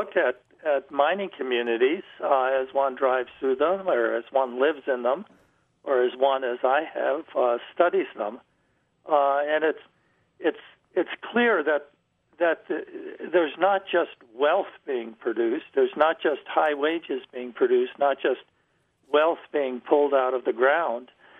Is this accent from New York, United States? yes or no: no; Wisconsin, United States; now in Montana, United States; I'm I'm from Montana. I grew up in Wisconsin, but I've been in Montana for 45 years, a mining state, long history in mining.